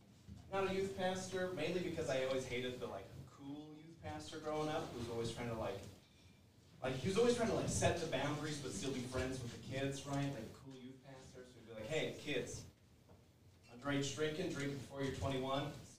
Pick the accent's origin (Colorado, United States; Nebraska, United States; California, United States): Colorado, United States; Colorado Springs; Excited to be up here in Denver. I'm from Colorado Springs. And if you're familiar with the area at all, I live downtown.